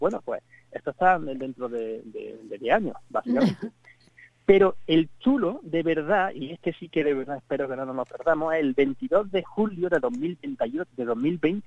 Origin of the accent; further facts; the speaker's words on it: Spain; yo recuerdo de niño en España que ya escuchaba hablar del eclipse de Estados Unidos